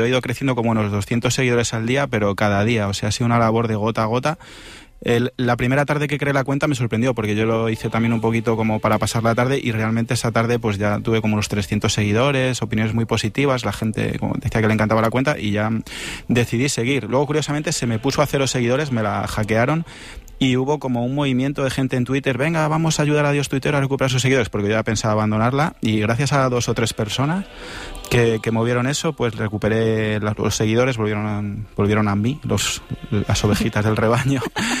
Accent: Ávila, Castile and León, Spain; Yo soy de Ávila, que es una tierra de santos y de cantos, la tierra de Santa Teresa

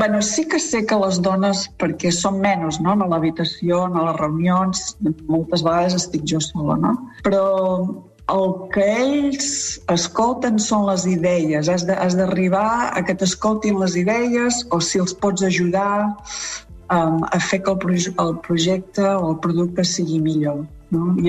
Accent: Catalonia, Spain; now in United States; Jo dic que sóc catalana perquè és d'on sóc. Fa més anys que estic a Califòrnia que a Catalunya i per això m'estimo molt als Estats Units també, no?

